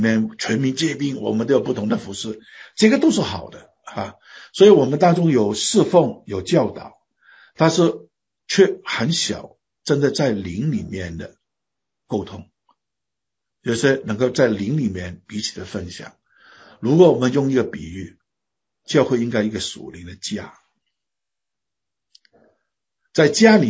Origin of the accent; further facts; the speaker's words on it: China; 虽然我们是中国人，但是刚才讲到语言不一样，背景不一样，年纪不一样，成长的那个环境也不一样。